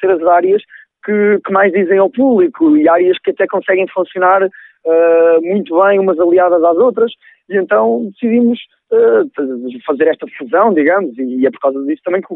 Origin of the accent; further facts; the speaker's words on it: Figueira da Foz, Centro, Portugal; grande parte da equipa organizadora, inclusive eu, somos da Figueira, não é?